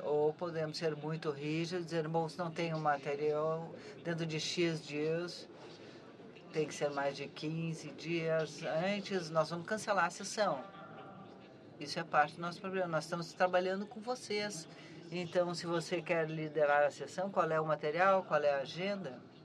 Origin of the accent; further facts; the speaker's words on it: Ghana; Portuguese is a second language; Eu sou de Ghana. É a segunda vez que eu venho.